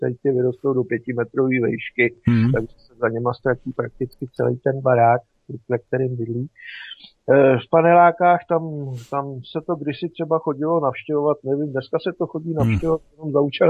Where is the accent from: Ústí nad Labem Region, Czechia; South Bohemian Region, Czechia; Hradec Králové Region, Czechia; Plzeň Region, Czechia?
Plzeň Region, Czechia; Plzeň; Jo, předměstí Plzně je